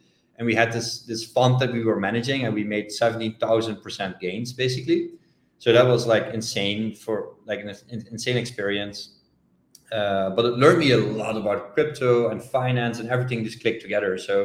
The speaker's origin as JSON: {"language": "English", "country": "Netherlands", "moved": "yes", "lives_now": "Bangkok, Thailand", "said": "I'm from the Netherlands, but right now living in Thailand, in Bangkok."}